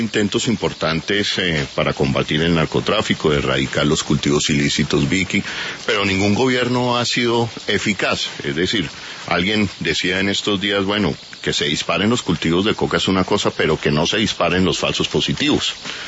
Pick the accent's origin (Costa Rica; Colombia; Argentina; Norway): Colombia; como colombianos